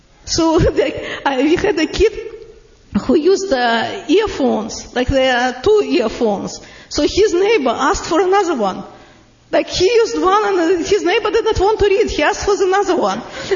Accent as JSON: {"language": "English", "country": "Russia", "accent": "Russian", "second_language": "English", "said": "Yeah, another disability, what I know that my disability is this, my very heavy Russian accent. But what is good about this, that people always recognize me on the phone."}